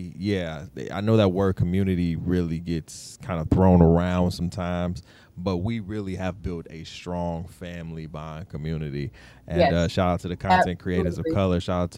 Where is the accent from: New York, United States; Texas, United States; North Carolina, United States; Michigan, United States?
Michigan, United States; Detroit; also born or lived in Altamonte Springs, United States; me, because we are both from the 313, shout out.